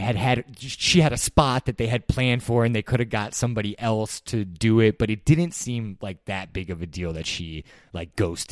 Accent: New York City, New York, United States; I grew up in New York City, so it's like I'm really tuned in when these people that are not native New Yorkers are trying to like explain to you like how like the Hamptons works

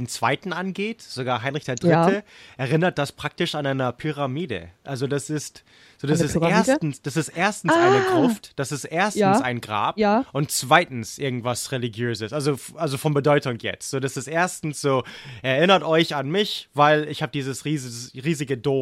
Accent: Oregon, United States; Genau wie meine Heimatstadt in Oregon eigentlich. Auch so gleich groß heute.

